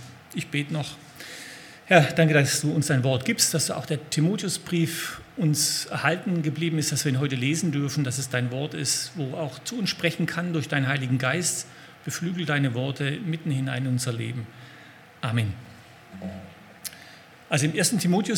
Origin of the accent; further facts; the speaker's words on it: Aalen, Baden-Württemberg, Germany; Also Obacht geben, sagen wir in meiner Heimatstadt Aalen.